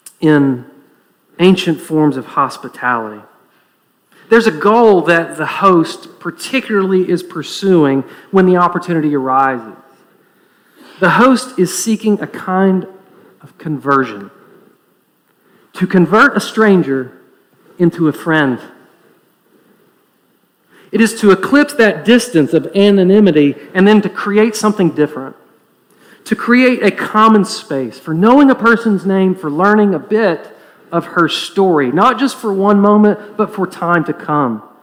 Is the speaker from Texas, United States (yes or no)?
no; Knoxville, Tennessee, United States; I'm a son of Knoxville. Gladly, I mean, proudly so. And by the way, I'm not only from Knoxville, I'm from Fountain City, and don't you forget it.